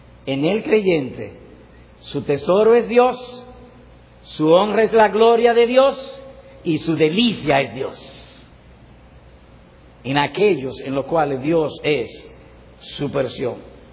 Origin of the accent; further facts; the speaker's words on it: Cibao, Dominican Republic; Recuerda que yo soy cibaeño y no tengo mucha destreza al hablar.